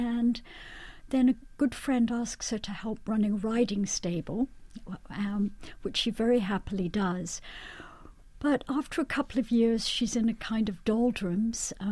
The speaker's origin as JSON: {"language": "English", "region": "Scotland", "country": "United Kingdom", "tie": "born or raised there", "said": "growing up in Scotland, I used to ride Highland ponies at the nearby farm."}